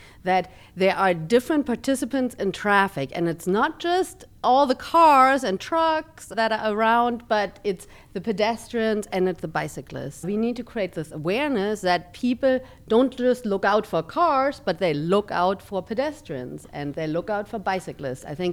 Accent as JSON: {"language": "English", "town": "Cologne", "region": "North Rhine-Westphalia", "country": "Germany", "tie": "born or raised there", "second_language": "English", "moved": "yes", "lives_now": "Fresno, United States", "said": "I grew up in Cologne, Germany, and I was always on my bike or walking or using public transportation to connect the distance."}